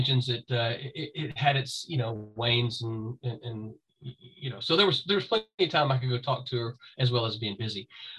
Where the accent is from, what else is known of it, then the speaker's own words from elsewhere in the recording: Mississippi, United States; Now, so I'm from Mississippi and, so I don't get too worked up about it.